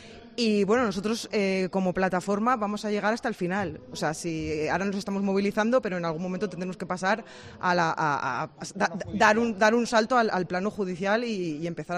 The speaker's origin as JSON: {"language": "Spanish", "town": "Aldeaseca", "region": "Castile and León", "country": "Spain", "tie": "born or raised there", "said": "Pues concretamente el de Aldeaseca, que es mi pueblo, es el que está más avanzado"}